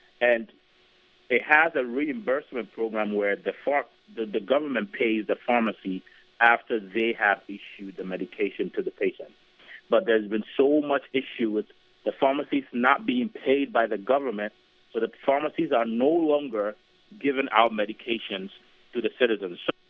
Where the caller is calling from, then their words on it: Ghana; I'm calling from Ghana.